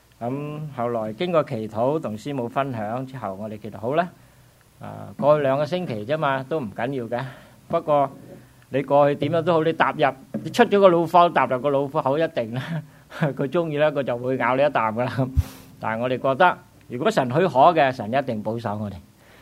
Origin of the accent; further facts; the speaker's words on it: Vietnam; also born or lived in Canada; now in Phoenix, United States; 我其实我系土生土长喺越南嘅，就直至到我喺1984年咧，我先至。一家移民去到加拿大那边，